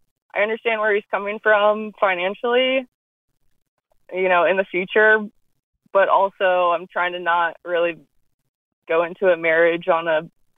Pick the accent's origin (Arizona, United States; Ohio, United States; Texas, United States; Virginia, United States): Virginia, United States; I'm 28 from Virginia.